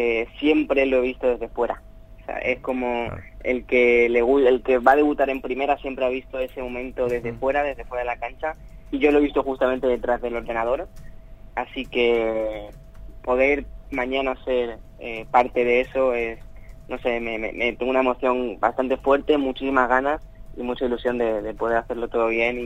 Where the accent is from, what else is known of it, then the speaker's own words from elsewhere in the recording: Mar del Plata, Buenos Aires Province, Argentina; now in Valencia, Spain; nací en Argentina y viví una parte de mi vida no muy extensa, pero estuvimos viviendo en Mar del Plata. Ajá. Y ahí, bueno, después de todo el corralito, con mi familia decidieron ellos venir para aquí, para Valencia, porque yo vivo aquí en Valencia.